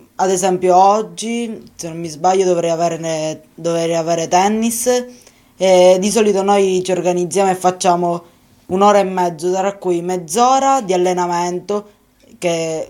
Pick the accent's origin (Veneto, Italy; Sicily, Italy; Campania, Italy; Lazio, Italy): Sicily, Italy; Milazzo; vengo da Milazzo